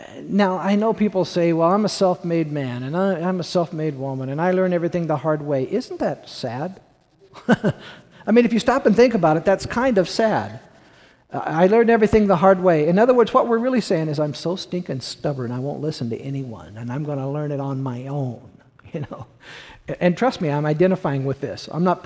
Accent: Missouri, United States; Now, I'm from Missouri, so I'm hard-headed.

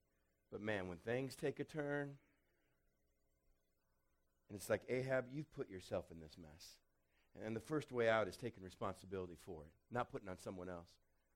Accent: Texas, United States; We grew up in West Texas where you were like in a drought your entire life. And we grew up 20 miles outside the city of El Paso, far, far West Texas.

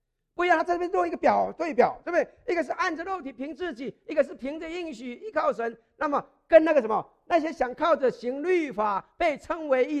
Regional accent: China; 我们中国人讲什么？龙生龙，凤生凤，老鼠生的儿子会打洞

